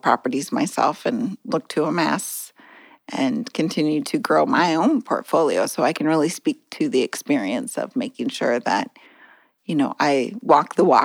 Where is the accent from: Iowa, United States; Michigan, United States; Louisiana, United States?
Iowa, United States; Thor; So born and raised North Central Iowa on a farm called Thor. Small town population, it's probably up to two, maybe past 200 today.